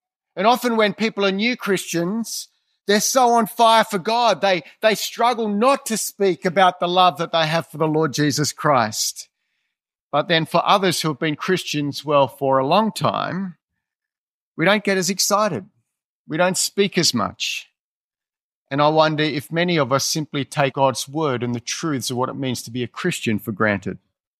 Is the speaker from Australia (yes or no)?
yes; Australia; For me, my story is so different as an Australian citizen all my life.